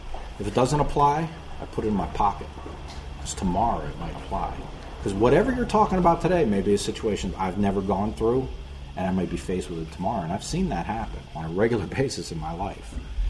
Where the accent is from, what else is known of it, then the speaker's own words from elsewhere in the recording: Philadelphia, Pennsylvania, United States; Like, I grew up in Philly, and, like, that kind of shit didn't happen, man.